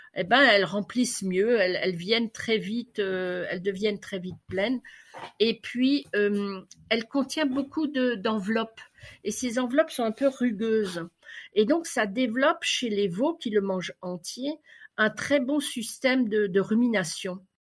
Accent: Grand Est, France; chez nous en Alsace.

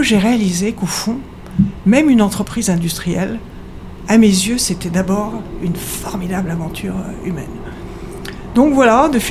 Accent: Switzerland; born there; Et puis, il ne faut pas oublier que je suis née en Suisse.

